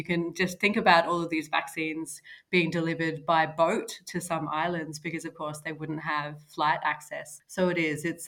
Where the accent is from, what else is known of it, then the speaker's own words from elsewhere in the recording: Australia; As an Australian